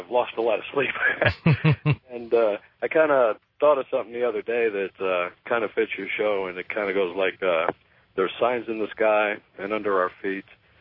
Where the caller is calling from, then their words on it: Grand Prairie, Texas, United States; Grand Prairie, Texas.